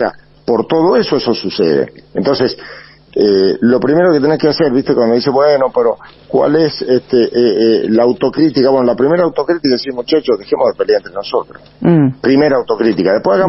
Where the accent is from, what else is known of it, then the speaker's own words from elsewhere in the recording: Argentina; me pongo la celeste y blanca y soy argentino.